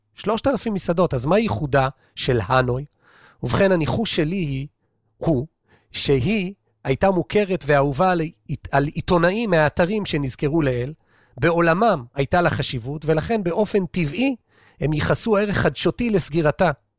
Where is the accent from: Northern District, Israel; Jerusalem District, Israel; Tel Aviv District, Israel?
Tel Aviv District, Israel; Tel Aviv; אני תל אביבית דור שלישי, גם מצד האבא וגם מצד האמא